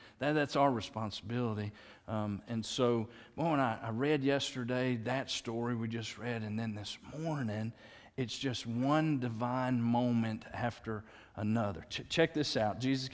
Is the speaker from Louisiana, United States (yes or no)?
yes; Louisiana, United States; And he said, where are you from? I said, Louisiana. New Orleans, everybody asked, are you from New Orleans? I know, nowhere near New Orleans.